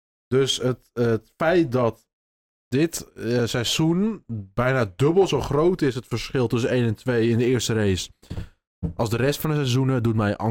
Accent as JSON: {"language": "Dutch", "country": "Netherlands", "said": "Eigenlijk is het van de zotte dat wij als Nederlanders"}